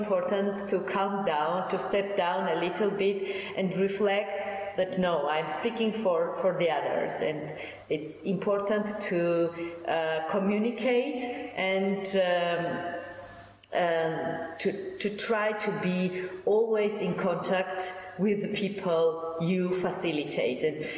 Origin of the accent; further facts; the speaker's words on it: Georgia; English is a second language; I am from Georgia and I work for a a local farmers organization there